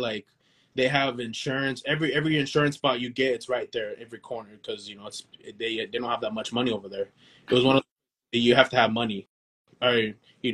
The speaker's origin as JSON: {"language": "English", "town": "Calexico", "region": "California", "country": "United States", "said": "That's where my family is from. We're from Calexico. When you pass the border, it's Calexico. I'm from Imperial Valley."}